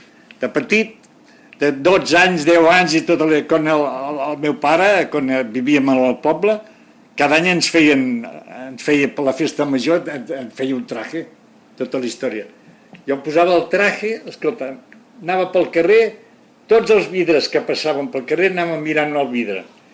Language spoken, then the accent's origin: Catalan; Catalonia, Spain; escolta, que no veus que sóc català